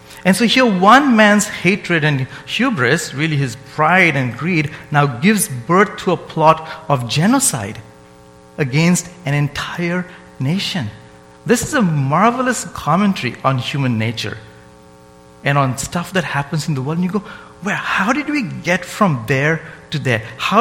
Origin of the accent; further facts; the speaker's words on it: India; As I said, I grew up in India